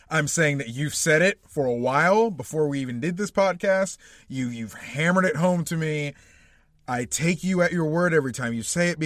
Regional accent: Louisiana, United States; I'm from Louisiana, bitch, I'm from Louisiana. We call it that boo.

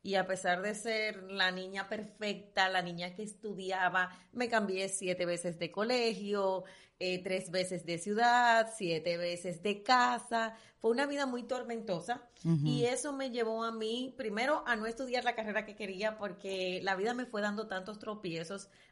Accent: Dominican Republic; Ah, sí, somos los dominicanos. ¿Viste? Dominicanos.

